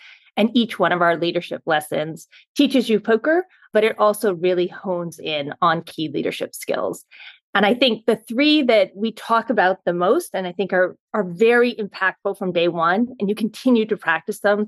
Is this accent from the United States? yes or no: yes; Maine, United States; Myself, I grew up in Maine. I grew up in a really fantastic small town